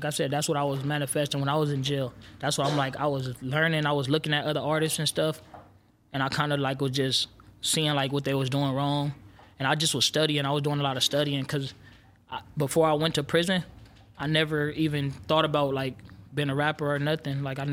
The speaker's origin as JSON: {"language": "English", "town": "Los Angeles", "region": "California", "country": "United States", "tie": "born or raised there", "said": "I'm from South Central L.A."}